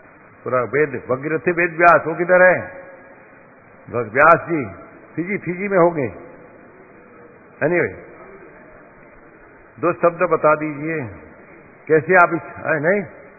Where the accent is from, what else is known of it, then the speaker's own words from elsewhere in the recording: Chhattisgarh, India; तो मैं वहां का निवासी हूं, मैं पहला राम भक्त था, अभी प्रभुपाद भक्त हूं राधा रानी।